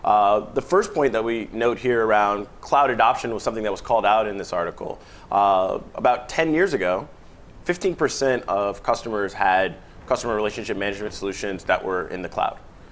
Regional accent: California, United States; we were talking a little bit about my hometown, which happens to be Silicon Valley.

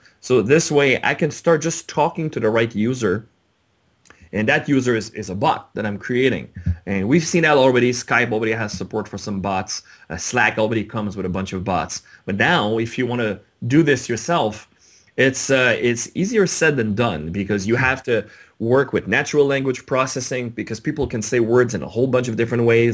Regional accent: Canada; Well, I am Canadian.

